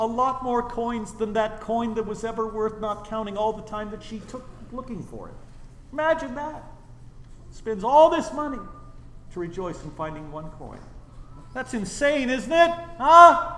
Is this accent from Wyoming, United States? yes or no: yes; Wyoming, United States; I grew up in Wyoming. I know a little bit about sheep and shepherding. In fact, we were the Glen Rock herders, the sheep herders.